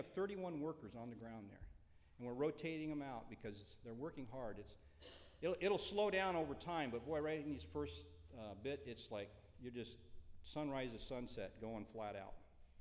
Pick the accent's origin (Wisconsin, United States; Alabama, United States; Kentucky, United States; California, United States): California, United States; Waterford; I grew up here. I mean, I was born here. I grew up in Waterford. My family's here. It's kind of fun to come back and realize this is where I started.